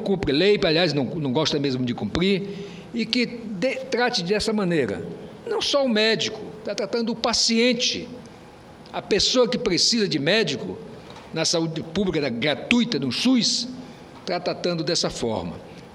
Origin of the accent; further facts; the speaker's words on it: Roraima, Brazil; Eu lamento muito, como roraimense e como representante do meu povo